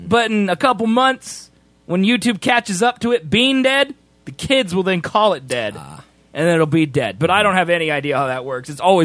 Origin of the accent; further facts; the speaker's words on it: Appalachia, United States; Oh, I'm from Appalachia.